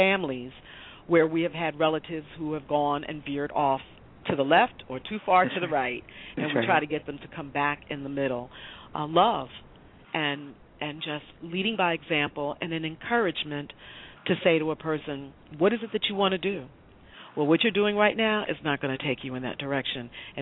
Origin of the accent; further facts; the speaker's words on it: Bronx, New York, United States; I grew up in the Bronx as a small child, which was the birthplace of rap.